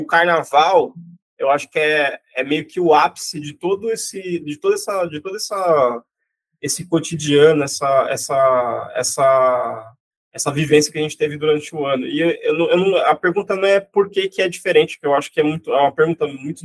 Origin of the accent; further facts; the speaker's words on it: São Paulo, Brazil; now in Rio de Janeiro, Brazil; esses dois anos que eu tô aqui, eu já vivi mais o samba do que eu vivi minha vida inteira lá em São Paulo.